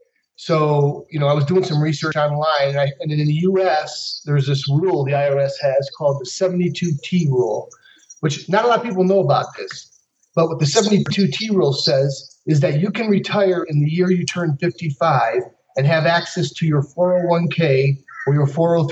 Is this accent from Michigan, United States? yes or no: yes; Michigan, United States; also born or lived in Florida; now in Cuenca, Ecuador; We grew up in Michigan, lived in Florida most of our life, adult life, 24 years, and most recently we're in California in the LA area, Pasadena area.